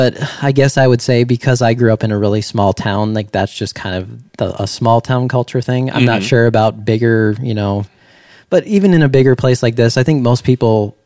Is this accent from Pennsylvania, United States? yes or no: no; Minnesota, United States; Next time you can come to my home state in Minnesota